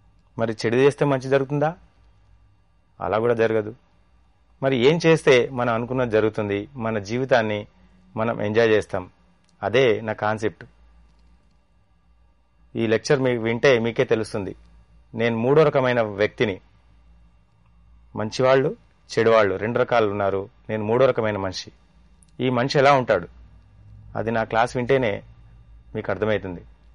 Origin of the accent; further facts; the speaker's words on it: Warangal, Telangana, India; also born or lived in Dharmapuri; now in Hyderabad, India; నేను పుట్టింది Dharmapuri, Karimnagar district, Andhra Pradesh, India. పెరిగింది వరంగల్. మా నాన్నగారు అక్కడ పోలీస్ డిపార్ట్మెంట్లో జాబ్ చేసేవారు. గత 15 నుంచి నేను హైదరాబాద్లో ఉంటున్నాను.